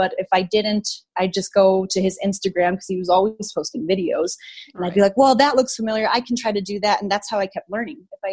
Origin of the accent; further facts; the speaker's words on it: New Mexico, United States; also born or lived in Missouri; I was born in Missouri, but I was raised in New Mexico. I grew up in a really small town. I moved to Albuquerque when I was 19